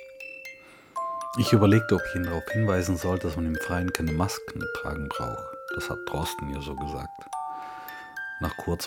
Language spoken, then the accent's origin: German; Trentino-Alto Adige, Italy; Ich outete mich sofort als Südtiroler, wir haben ja übrigens ein weiches K